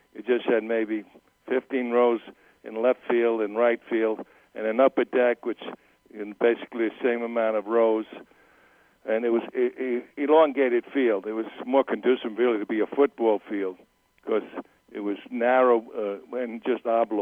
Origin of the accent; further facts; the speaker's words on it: Mount Vernon, New York, United States; Like in my hometown of Mount Vernon, I'd say two-thirds of the fans were Yankee fans and one-third were Giant fans.